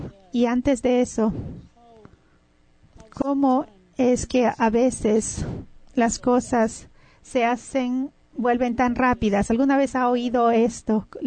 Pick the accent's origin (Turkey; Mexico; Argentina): Turkey; Istanbul; Ustedes saben que soy de Turquía, de Estambul.